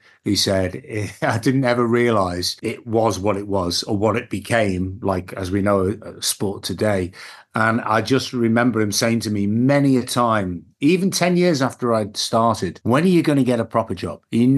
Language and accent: English; Liverpool, North West England, United Kingdom; I love football because I'm from Liverpool, but I used to skateboard.